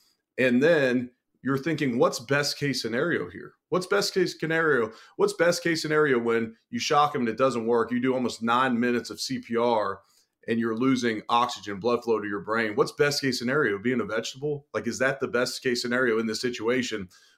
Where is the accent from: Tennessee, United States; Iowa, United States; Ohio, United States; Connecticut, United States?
Ohio, United States; Cincinnati; I'm originally from Cincinnati.